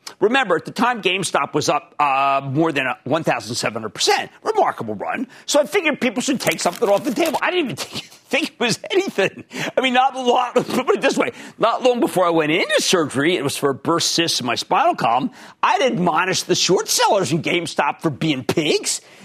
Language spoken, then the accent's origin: English; Philadelphia, Pennsylvania, United States; I have rhino skin, and I welcome criticism. I'm from Philadelphia.